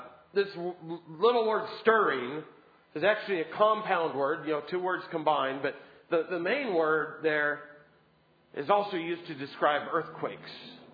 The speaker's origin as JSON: {"language": "English", "town": "New Orleans", "region": "Louisiana", "country": "United States", "tie": "born or raised there", "said": "when I was growing up, I grew up in New Orleans."}